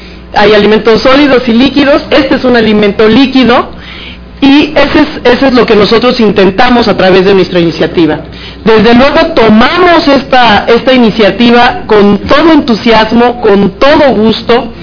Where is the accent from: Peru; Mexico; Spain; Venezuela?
Mexico; tenemos como mexicanas, como mexicanos, pocos asideros de identidad nacional.